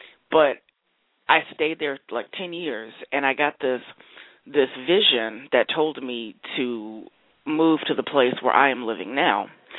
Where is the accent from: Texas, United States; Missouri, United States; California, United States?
California, United States; Los Angeles; because I'm from Los Angeles, and my story is, unfortunately, my parents were a murder-suicide when I was 5 years old.